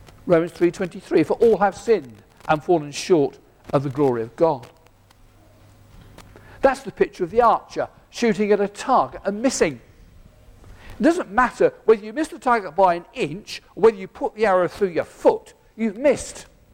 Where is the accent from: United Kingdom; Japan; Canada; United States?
United Kingdom; We're British, so we go to the Christian heaven.